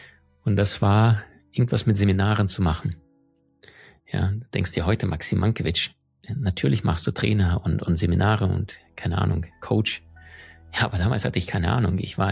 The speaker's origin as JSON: {"language": "German", "region": "Crimea", "country": "Ukraine", "tie": "born or raised there", "also_born_or_lived": "Siberia", "said": "ich komme aus dem Ausland. Ich bin in Sibirien geboren. Ich bin in der Ukraine, auf der Schwarzmeerinsel Krim aufgewachsen. Und ich bin in sehr, sehr großer Armut aufgewachsen."}